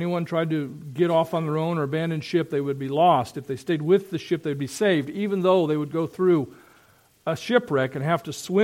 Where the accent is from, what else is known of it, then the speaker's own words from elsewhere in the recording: Iowa, United States; But one of the towns I grew up in Iowa, is on the Mississippi River and it's on the bluffs and it's picturesque